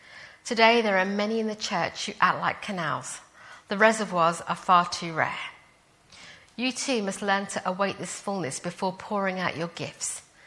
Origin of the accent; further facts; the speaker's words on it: Wimbledon, London, United Kingdom; I grew up in Wimbledon, I was living there.